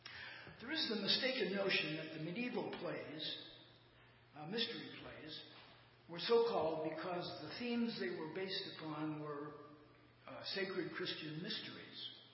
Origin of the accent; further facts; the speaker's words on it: East Chicago, Indiana, United States; I grew up in East Chicago, Indiana, one of those sooty industrial communities just south of Chicago.